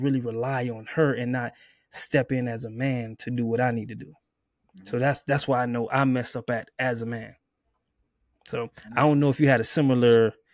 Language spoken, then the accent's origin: English; Miami, Florida, United States; because being born and raised in Miami is very hard.